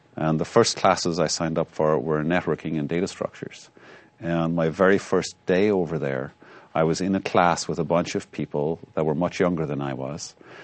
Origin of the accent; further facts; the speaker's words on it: Ireland; an Irish person that was actually from fairly close to my hometown in Ireland